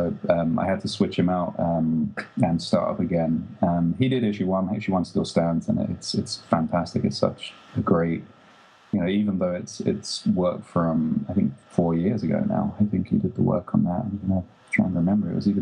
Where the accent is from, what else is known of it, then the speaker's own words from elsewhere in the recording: London, United Kingdom; I grew up in England, in London in the 70s and 80s, and it wasn't a particularly colorful and fun place.